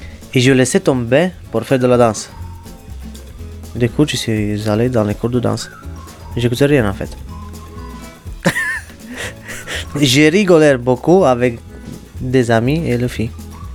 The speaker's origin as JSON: {"language": "French", "country": "Romania", "second_language": "French", "said": "Moi, je viens de Roumanie et c'est différent d'ici."}